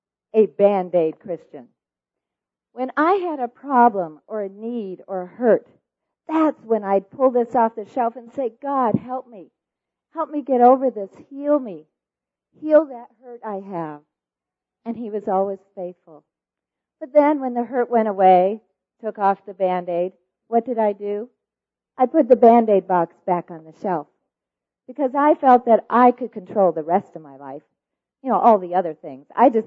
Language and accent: English; Colorado, United States; also born or lived in Michigan; I grew up primarily in Colorado and Michigan in a loving home. I was the second of four children.